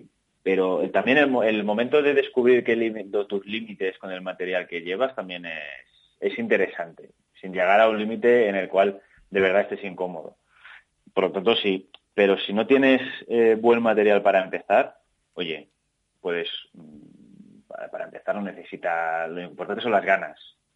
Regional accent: Valencia, Valencian Community, Spain; Yo hice una pequeña por la zona de donde soy yo, de Valencia

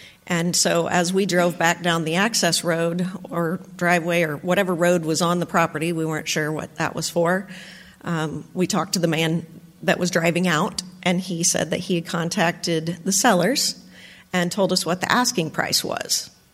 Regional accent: Jefferson City, Missouri, United States; We're Missouri kids from Jefferson City.

